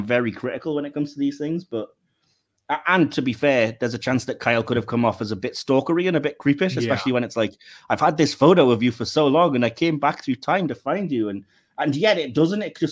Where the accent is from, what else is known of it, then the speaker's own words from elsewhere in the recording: England, United Kingdom; it's weird to me as an English audience